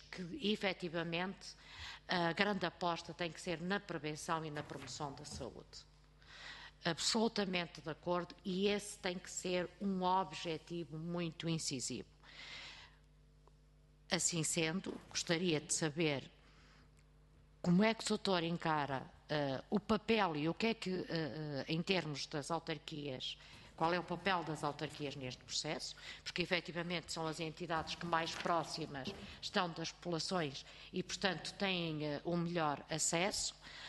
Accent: interior, Portugal; numa região como de onde eu sou oriunda, que é o interior do país

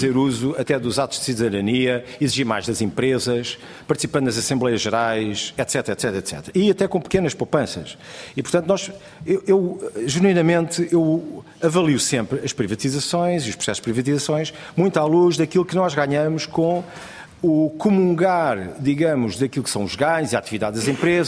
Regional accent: Portugal; Eu gostava de ter participado como português, né?

